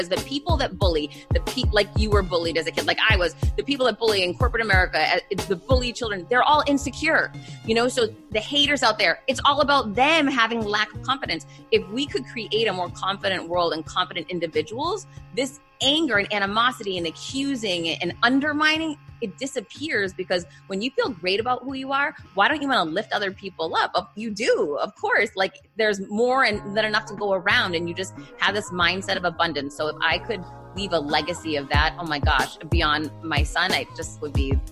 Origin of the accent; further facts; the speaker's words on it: Boston, Massachusetts, United States; moved away as an adult; now in Miami, United States; So I grew up in Boston and I was a D&D girl, ride or die. And then I moved to Miami 15 years ago